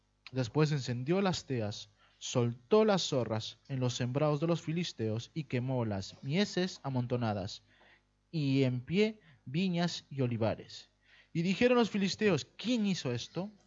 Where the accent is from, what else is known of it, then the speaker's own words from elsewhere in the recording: Peru; now in Pamplona, Spain; Yo vengo de, ya muchos saben que yo vengo de Perú, un lugar donde, si conocéis Lima, en Lima nunca ha nevado.